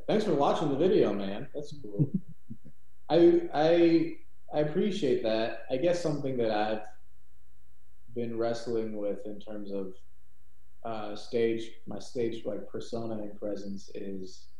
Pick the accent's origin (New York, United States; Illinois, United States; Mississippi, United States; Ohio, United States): Ohio, United States; Auburn Township; also born or lived in Cleveland / Portland; No, I'm from a small town called Auburn Township, Ohio. Did comedy in Cleveland for a couple of years and then moved to Portland for a while before coming down here when my wife got into grad school.